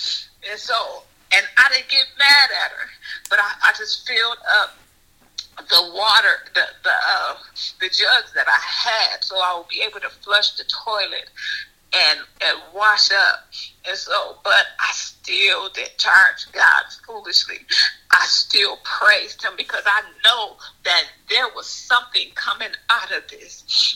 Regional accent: Michigan, United States; now in Lancaster, United States; And so I'm from Michigan, and in Lancaster, California, it was the weather is like the same thing like in the East Coast weather.

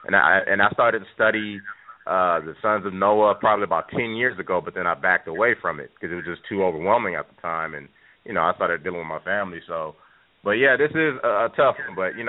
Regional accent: Stockton, California, United States; But then where I grew up in Stockton, California, we were always one of the top six cities in America that were the most racially diverse.

